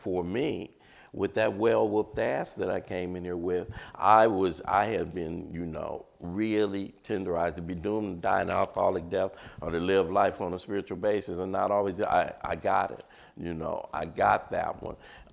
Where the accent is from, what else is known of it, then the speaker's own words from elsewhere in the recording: Los Angeles, California, United States; I grew up in Los Angeles, but a bunch of folk had migrated, you know, to Los Angeles.